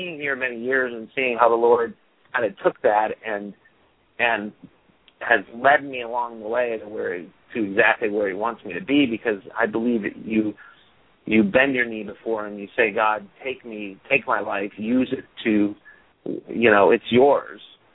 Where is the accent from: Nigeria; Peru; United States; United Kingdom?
United States; Kansas; now in Los Angeles, United States; And of course, growing up in Kansas on the farm, that never was at all cultivated at all.